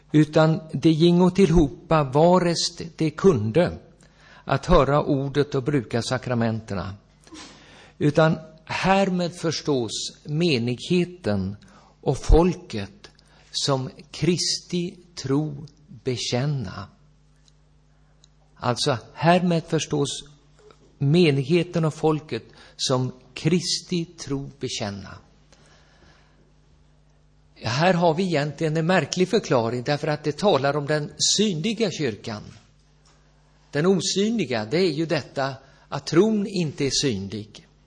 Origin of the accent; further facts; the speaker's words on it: Gothenburg, Västra Götaland County, Sweden; now in Ljungby, Sweden; Jag kommer ursprungligen från Svenska kyrkan, uppvuxen i Göteborg. Men har tillhört Bekännelsekyrkan sedan 1977 och varit där i Yxenhult sedan 96. Jag bor i Ljungby.